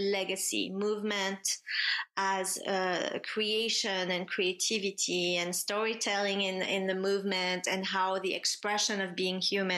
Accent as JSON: {"language": "English", "town": "Paris", "region": "Île-de-France", "country": "France", "tie": "born or raised there", "said": "So I was born and raised in Paris. Ooh la la. And my mother is French and my father is from Venezuela."}